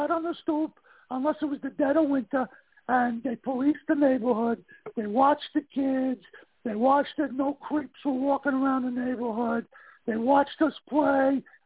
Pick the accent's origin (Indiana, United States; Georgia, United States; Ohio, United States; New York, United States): New York, United States; Brooklyn; And when I told them that I came from Brooklyn, this was in 1980, 81, they didn't believe me.